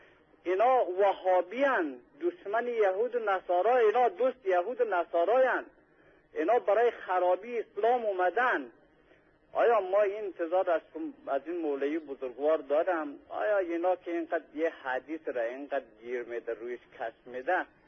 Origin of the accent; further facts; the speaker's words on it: Afghanistan; خدا شاهدم من یه افغانی هستم.